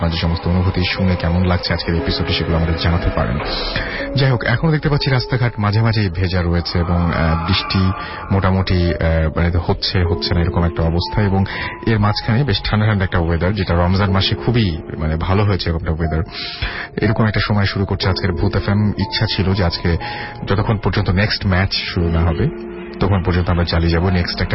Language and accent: Bangla; Sunamganj, Sylhet Division, Bangladesh; আমার গ্রামের বাড়ি সিলেট সুনামগঞ্জ।